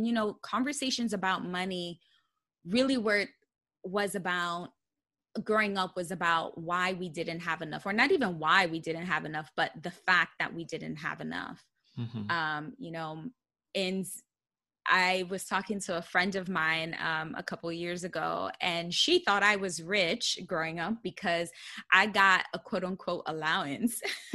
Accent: Bronx, New York, United States; I grew up in the Bronx, New York, and in a low income family.

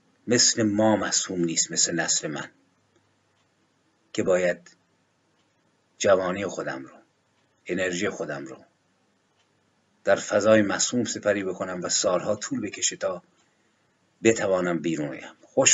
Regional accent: Iran; من به خانوادش تسلیت میگم به عنوان یک ایرانی

